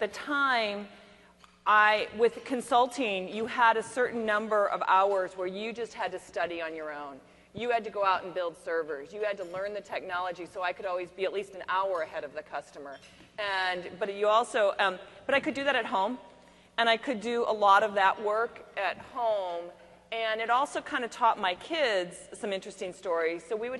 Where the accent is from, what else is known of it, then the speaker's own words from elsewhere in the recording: Seattle, Washington, United States; I'm from Seattle, so I had some major Pacific Northwest companies.